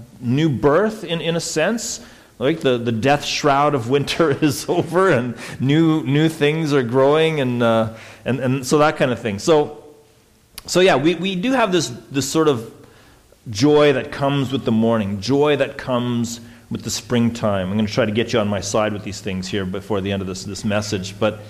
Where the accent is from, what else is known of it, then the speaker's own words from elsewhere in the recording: Saskatchewan, Canada; I grew up in Saskatchewan, I live in Alberta, like I should be a winter guy. Most of my life has been spent in winter.